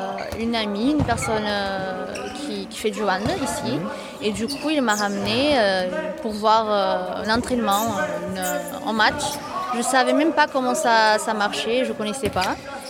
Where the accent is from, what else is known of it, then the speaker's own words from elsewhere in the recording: Portugal; French is a second language; now in France; Je suis portugaise. C'est ma première saison au hand, ici en France.